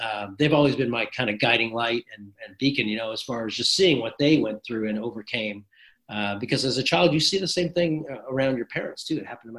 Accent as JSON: {"language": "English", "town": "Calgary", "region": "Alberta", "country": "Canada", "tie": "born or raised there", "also_born_or_lived": "Manchester, England / Montreal, Canada", "said": "A British kid with a funny accent, and you're brown, and you know, lived in Montreal for a few years, and then moved to Calgary for where I grew up"}